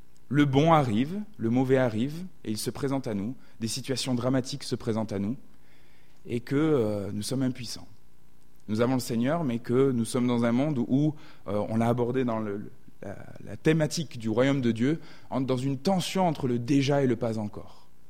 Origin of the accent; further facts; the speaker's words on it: Southwest France, France; accent: southwestern French; J'ai un accent hein, du sud-ouest de la France